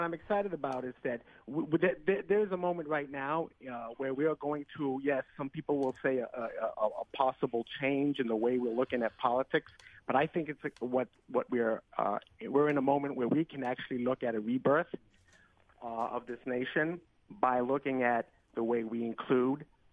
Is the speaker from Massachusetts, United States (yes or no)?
yes; Boston, Massachusetts, United States; also born or lived in New York; since I returned back to my hometown of Boston. I've been in New York and back and in politics